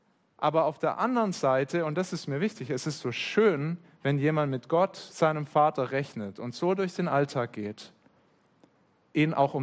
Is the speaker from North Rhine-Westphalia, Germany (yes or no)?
no; Baden-Württemberg, Germany; Es gibt bei uns im Schwäbischen, wo ich herkomme, eine ganz schöne Redewendung oder ein schönes Wort.